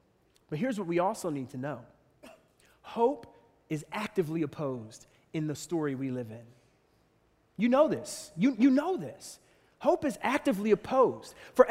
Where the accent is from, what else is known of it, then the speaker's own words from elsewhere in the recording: Philadelphia, Pennsylvania, United States; I grew up in Philly. I grew up in the hood.